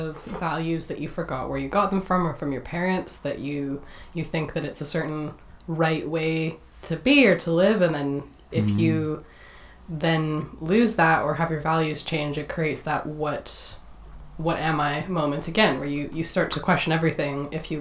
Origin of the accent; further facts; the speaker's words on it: Canada; now in Manchester, United Kingdom; when I grew up in Canada.